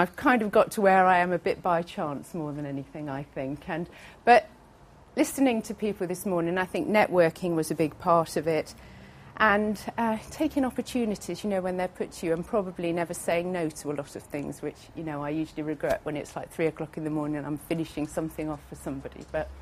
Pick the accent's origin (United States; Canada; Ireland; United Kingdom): United Kingdom; England; accent: English; due to, I think, my English accent more than anything